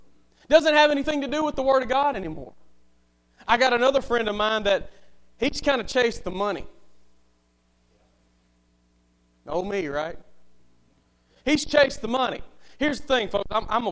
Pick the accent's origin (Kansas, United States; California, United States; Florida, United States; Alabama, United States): Alabama, United States; Millbrook; I grew up down in Millbrook, Alabama, went to Victory Baptist Church.